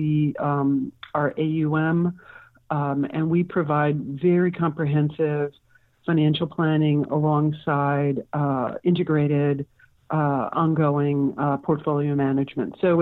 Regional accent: Milwaukee, Wisconsin, United States; now in San Francisco, United States; currently live in San Francisco, where I've lived since graduating college. I'm a native of Wisconsin. I grew up in Milwaukee, but I moved here pretty quickly after graduating.

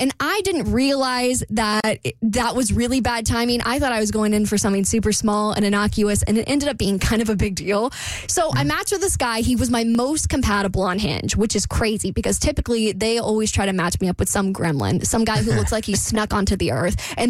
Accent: Jacksonville, Florida, United States; I know I don't live in Jax, but it's my hometown.

